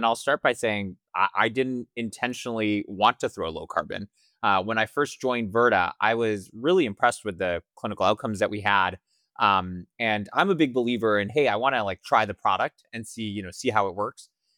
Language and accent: English; India; And, you know, I'm Indian. My mom makes great Indian food.